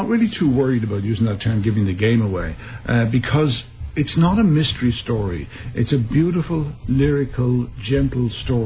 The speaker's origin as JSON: {"language": "English", "country": "Ireland", "said": "Those of us from Ireland, of course, don't agree with that."}